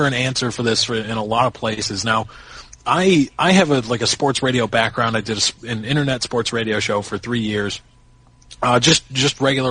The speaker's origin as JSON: {"language": "English", "town": "Chicago", "region": "Illinois", "country": "United States", "said": "I'm from Chicago, so obviously the Blackhawks winning the Stanley Cup was a big thing"}